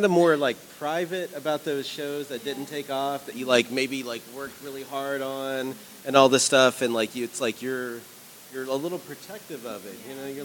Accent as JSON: {"language": "English", "region": "Texas", "country": "United States", "accent": "Texas", "said": "I feel more at home in my roots, in my Texas accent."}